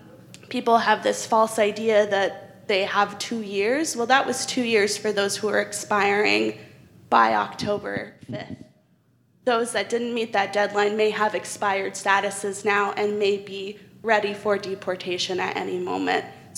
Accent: Kansas, United States; I am a first generation, identify as Chicanx. I am from Western Kansas. My family did get the opportunity in 1986 to get residency.

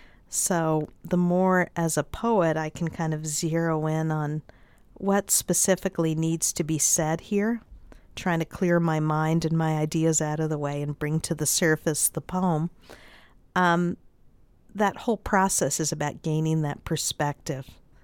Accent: New Jersey, United States; moved away; also born or lived in Brooklyn; I grew up in New Jersey and Brooklyn.

